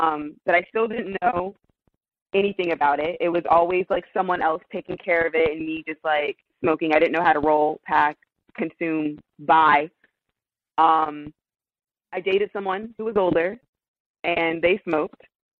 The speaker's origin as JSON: {"language": "English", "town": "Fayetteville", "region": "North Carolina", "country": "United States", "tie": "born or raised there", "said": "growing up in the Fayetteville area and outside of Fort Bragg, I'm surrounded by veterans."}